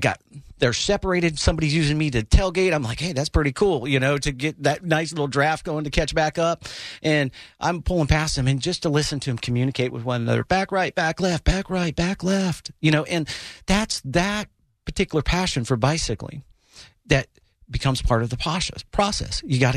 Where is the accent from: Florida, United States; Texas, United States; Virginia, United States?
Florida, United States; Oviedo; We're both from Oviedo.